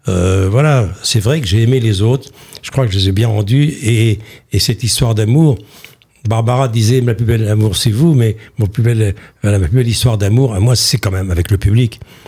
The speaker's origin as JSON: {"language": "French", "town": "Vire", "region": "Normandy", "country": "France", "tie": "born or raised there", "said": "Là, c'était Vire, la petite sous-préfecture du Calvados, là où j'ai grandi."}